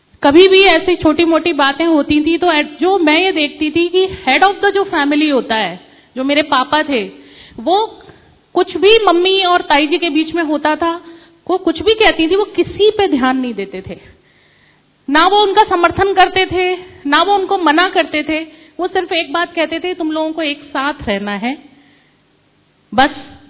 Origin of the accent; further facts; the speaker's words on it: Gwalior, Madhya Pradesh, India; मैं ग्वालियर से हूँ